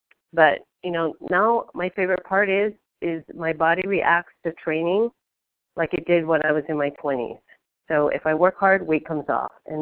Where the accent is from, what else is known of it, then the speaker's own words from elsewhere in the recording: Hawaii, United States; I grew up in Hawaii, and my mother was a nutritionist by profession, and she retired as a head nutritionist for the state of Hawaii after 33 years.